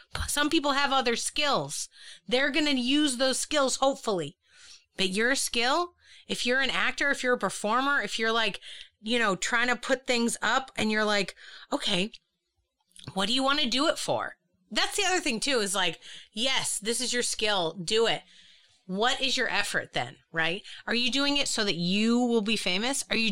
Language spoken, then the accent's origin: English; Boston, Massachusetts, United States; I'm from Boston. Yeah. We make fun of everything.